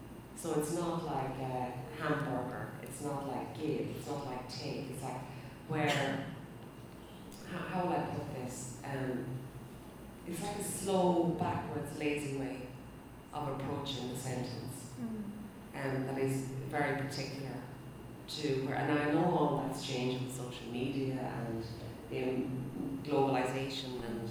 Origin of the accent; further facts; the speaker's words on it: Ireland; So I mean I'm an Irish writer, and even if you're writing something that's based on a Greek myth